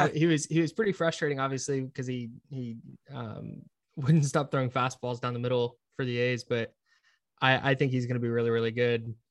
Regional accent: Brentwood, California, United States; I grew up in Brentwood, so 45 minutes east of Oakland.

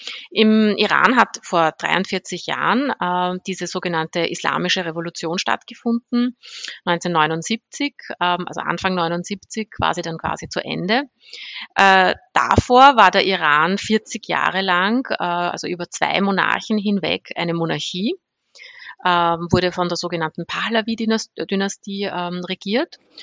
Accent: Austria; ich bin in Österreich aufgewachsen, groß geworden, fühle mich auch sehr österreichisch, aber natürlich ist meine Herkunft der Iran

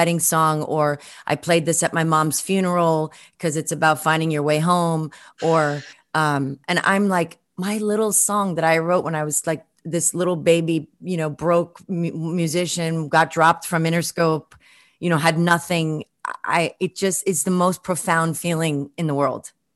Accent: Brooklyn, New York, United States; I grew up in Brooklyn. I didn't, you know, nobody was an art. Nobody was an artist.

